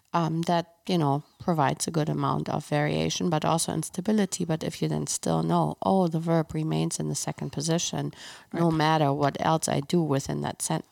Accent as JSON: {"language": "English", "town": "Hannover", "region": "Lower Saxony", "country": "Germany", "tie": "born or raised there", "lives_now": "United States", "said": "part of that time I will spend at my hometown of Hannover."}